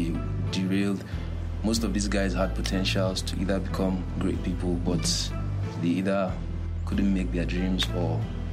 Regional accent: Zaria, Kaduna State, Nigeria; I was born in Zaria, Kaduna State. I'm from Kaduna, Zangon Kataf, to be precise.

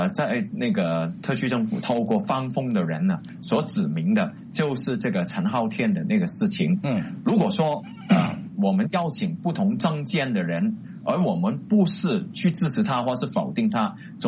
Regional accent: Guangdong, China; accent: Cantonese; 我们广东话说这包袱的话给你七天时间啊

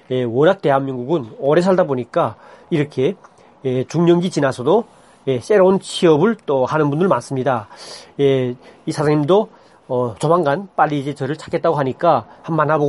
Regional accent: North Korea; moved away as an adult; now in South Korea; 제가 뭐 북한에서 온 지가 얼마 안 됐어요. 북한에서 공무원 생활 계속 하다가 취업와가지고 여기서도 사무직 근무를 했어요.

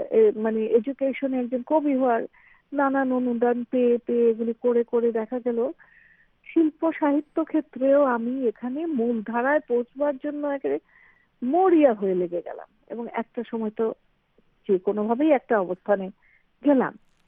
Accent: Bangladesh; moved away as an adult; now in United Kingdom; সব ছাপিয়ে ওরকম সময় আমি বাংলাদেশ ছেড়ে চলে এলাম বিলেতে পড়াতে।

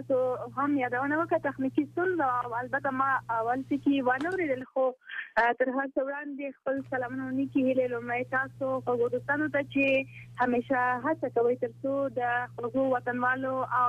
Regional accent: Afghanistan; نو دومره به ورته وایم چې زه یوه افغانه او یوه پښتنه یم.

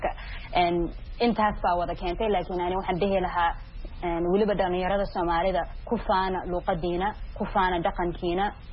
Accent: United States; maadaama aan soomaali ahay maraykanna aan ku dhashay oo kusoo koray

